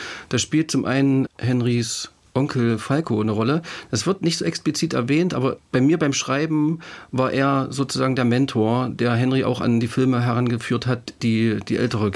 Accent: Halle, Saxony-Anhalt, Germany; in meiner Heimatregion. Ich komme aus Halle, ich war auch schon in Brachstedt.

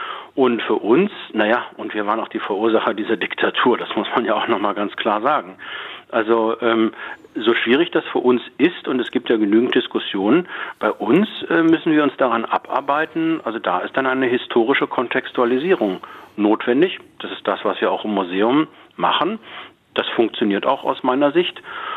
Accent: Germany; Für uns als Deutsche ist das wichtig, mit diesen Ländern, gegen die wir damals Krieg geführt haben, eine Verbindung, einen Austausch zu suchen.

